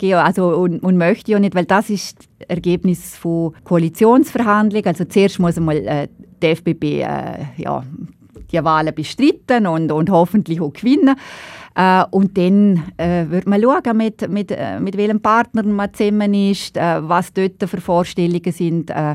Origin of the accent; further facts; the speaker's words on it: Liechtenstein; meine Heimat.